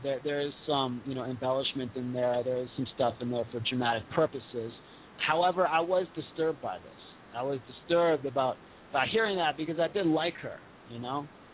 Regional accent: Miami, Florida, United States; So, yeah, man, you know, like growing up in Miami, and there's a lot of crazy shit that happens there.

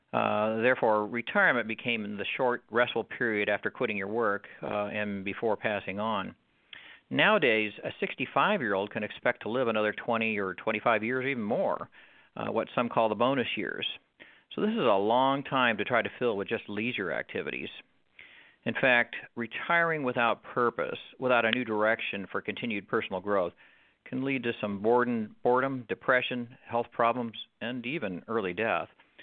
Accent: California, United States; I grew up in Orange County and went to school at UCLA.

